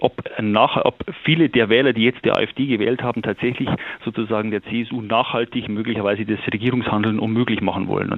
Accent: Bavaria, Germany; natürlich muss ich das als Bayer sagen

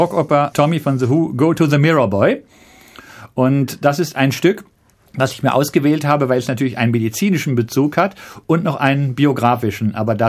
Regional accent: North Rhine-Westphalia, Germany; Und ich als 16-Jähriger bin ich also aus dem Sauerland in die Weltstadt Münster gefahren

